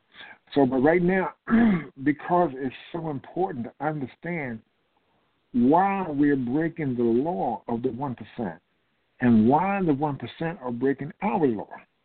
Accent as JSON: {"language": "English", "town": "Philadelphia", "region": "Pennsylvania", "country": "United States", "said": "And, I'm from Philadelphia."}